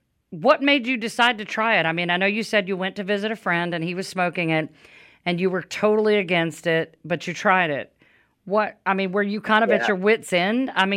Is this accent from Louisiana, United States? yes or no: yes; Louisiana, United States; Now, Louisiana is my home state